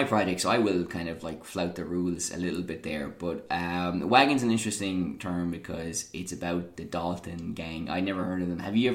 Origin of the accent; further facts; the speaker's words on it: Ireland; I'm Irish